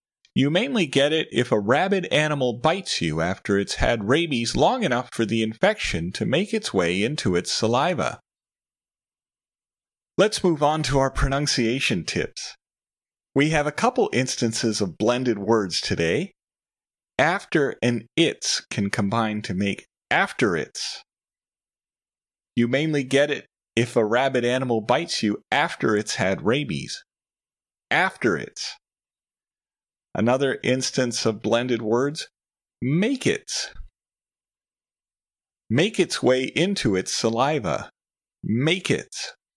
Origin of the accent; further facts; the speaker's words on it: Canada; now in Taiwan; When I travel to my home country of Canada